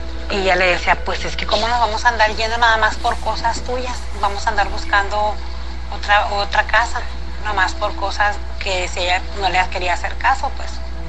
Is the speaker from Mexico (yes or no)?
yes; Sinaloa, Mexico; Yo soy de Sinaloa.